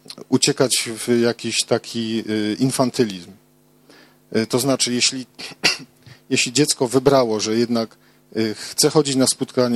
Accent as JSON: {"language": "Polish", "town": "Niepołomice", "region": "Lesser Poland", "country": "Poland", "said": "Ja również jestem z Niepołomic, też w tej wspólnocie"}